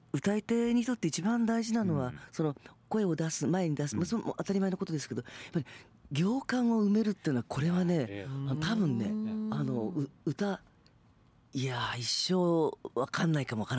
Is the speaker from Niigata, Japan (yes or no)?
yes; Niigata, Japan; 私は、新潟出身ですから、ちょっと新潟のこともお話したりなんかして